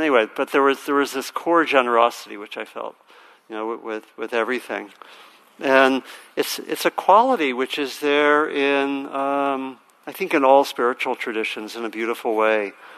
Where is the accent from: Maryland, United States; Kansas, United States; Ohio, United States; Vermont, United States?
Maryland, United States; And I grew up in Maryland and my parents moved to Virginia.